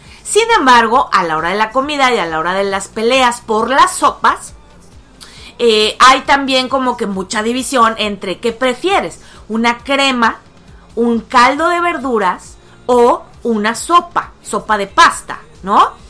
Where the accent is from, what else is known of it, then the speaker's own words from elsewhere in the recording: Mexico; Entonces sí, somos los mexicanos un país sopero. Lo somos, definitivamente.